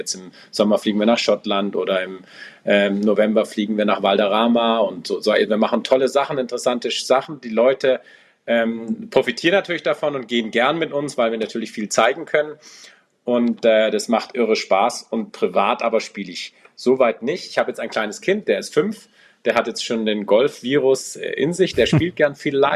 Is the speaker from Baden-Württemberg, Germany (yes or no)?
yes; Stuttgart, Baden-Württemberg, Germany; now in Munich, Germany; ich wohne in München, bin 1978 geboren, also ich bin 46 Jahre, bin in Stuttgart geboren, bin dort auch aufgewachsen